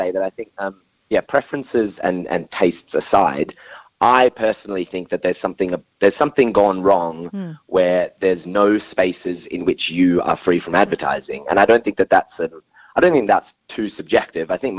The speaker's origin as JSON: {"language": "English", "town": "Fremantle", "region": "Western Australia", "country": "Australia", "tie": "born or raised there", "said": "Where I grew up in Fremantle in Perth, there's this big mill, it's called Dingo Flour Mill"}